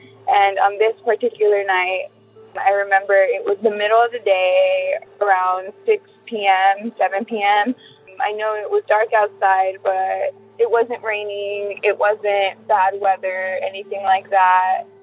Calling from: Whittier, California, United States; and I'm calling from Whittier, California.

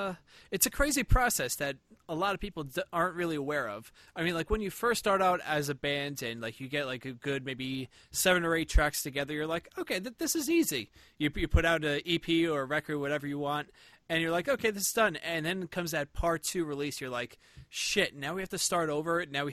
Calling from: Clifton, New Jersey, United States; I'm in Clifton, New Jersey, right by Dingbats.

